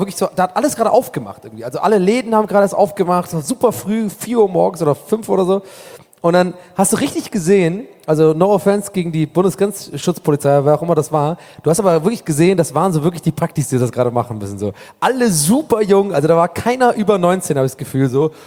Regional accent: Hamburg, Germany; Moin, ich komme aus Hamburg.

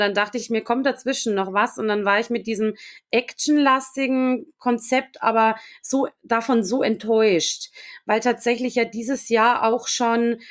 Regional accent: Bavaria, Germany; ich komme ursprünglich aus Niederbayern, wirklich dort aus der Stadt, aus der ich komme.

